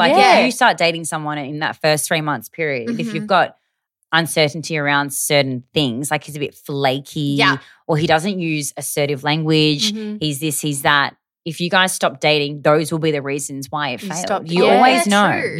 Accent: Australia; now in Los Angeles, United States; Yeah, Australian, okay, cool. But LA now.

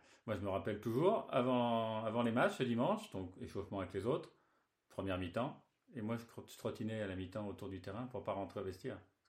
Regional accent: Lyon, Auvergne-Rhône-Alpes, France; Foot depuis l'âge de 5 ans dans la région de Lyon, parce que moi je suis né à Lyon.

